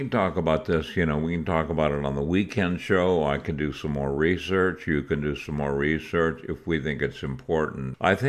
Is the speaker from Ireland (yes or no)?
yes; Ireland; now in England, United Kingdom; as this Irish guy living in England right now